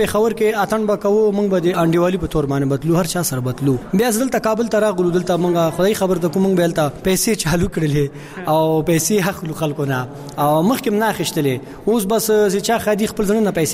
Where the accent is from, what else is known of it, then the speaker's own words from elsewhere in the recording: Afghanistan; دا خو د مونږ د افغانستان یو ملي انانات کلچر